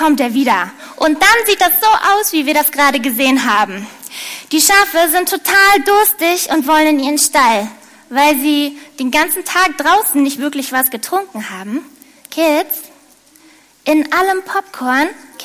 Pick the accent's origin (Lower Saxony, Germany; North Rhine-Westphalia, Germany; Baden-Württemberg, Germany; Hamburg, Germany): Lower Saxony, Germany; Bei uns in der Heide, wo ich herkomme, da gibt es nämlich Wölfe.